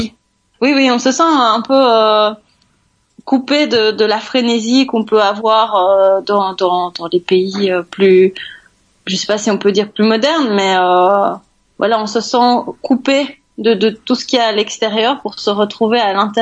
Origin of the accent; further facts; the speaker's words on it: Belgium; Quand en tant que Belge, on ne doit pas payer de visa